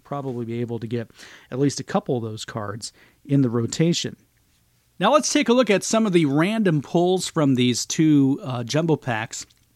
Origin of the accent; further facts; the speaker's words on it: Tampa, Florida, United States; And I remember growing up in Tampa, this was a very big story about Steve Olin's death